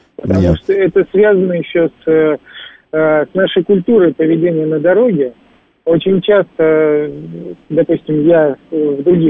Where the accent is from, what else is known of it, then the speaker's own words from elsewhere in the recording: Moscow, Russia; я из Москвы.